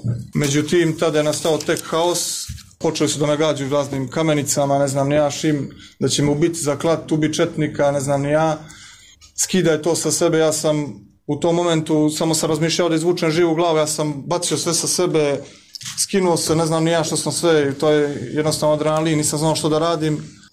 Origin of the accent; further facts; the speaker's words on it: Montenegro; ja sam sportista, Crnogorac sam, nemam nikakve veze